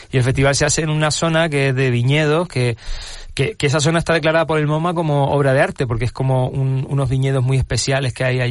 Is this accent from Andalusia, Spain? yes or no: no; San Bartolomé, Canary Islands, Spain; en mi pueblo, en San Bartolomé, hay una sociedad cultural